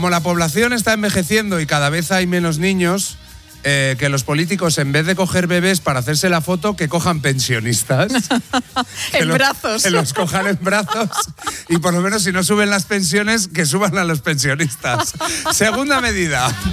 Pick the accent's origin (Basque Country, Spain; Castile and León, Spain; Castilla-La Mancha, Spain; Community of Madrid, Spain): Castile and León, Spain; Yo, a ver, soy de Castilla y León y si quieres ser como nosotros, lo que tienen que hacer es un café torero.